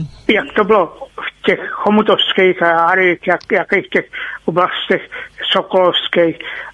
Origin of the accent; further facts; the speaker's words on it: Plzeň, Plzeň Region, Czechia; Já jsem Plzeňák.